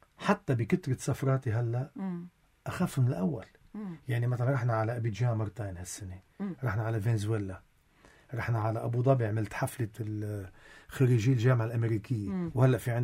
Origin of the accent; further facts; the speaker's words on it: Lebanon; accent: Lebanese; نحن الغنية اللبنانية بيحبوا لكنتنا